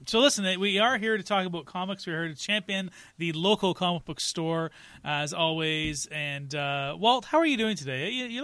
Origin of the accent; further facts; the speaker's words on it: Canada; Listen, this book is, we're all Canadian here.